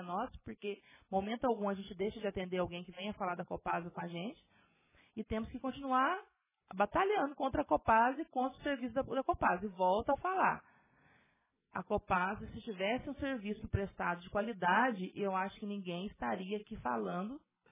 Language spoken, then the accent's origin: Portuguese; Jaci, São Paulo, Brazil; Porque eu sou de Jaci, eu conheço a população de Jaci.